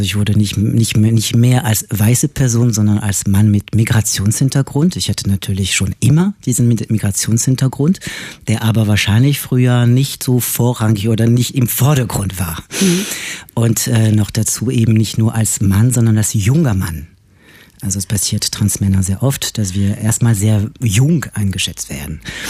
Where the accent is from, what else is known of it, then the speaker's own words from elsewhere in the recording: France; German is a second language; Als Franzose natürlich zuerst.